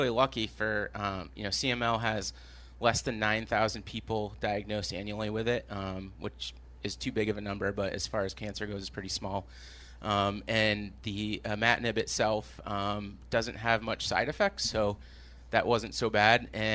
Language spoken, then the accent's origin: English; Maine, United States; I grew up in Maine.